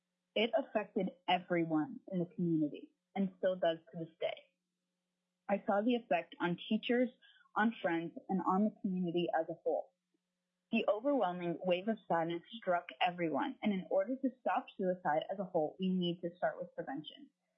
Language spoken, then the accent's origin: English; Anchorage, Alaska, United States; I'm from Anchorage, Alaska, and I'm here today to testify on behalf of myself in support of Senate Bill 24.